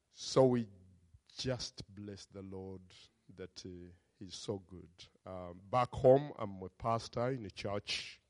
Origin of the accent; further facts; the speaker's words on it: Uganda; English is a second language; moved away; we come from Uganda, a former British colony, and the British brought Christianity there